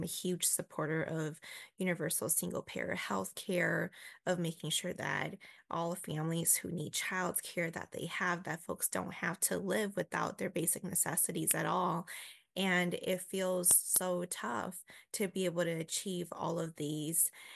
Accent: Duluth, Minnesota, United States; born there; I grew up as a mom, daughter of refugees. I was born in Duluth. I have four siblings. My parents came here in the late 1980s and we were never politically involved.

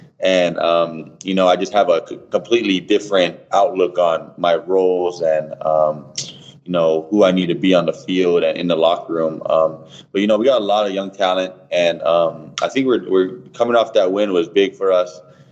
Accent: Hawaii, United States; also born or lived in Oahu; I was growing up in Big Island, and I boarded my first 2 years at Kamehameha, and then I was in Iolani

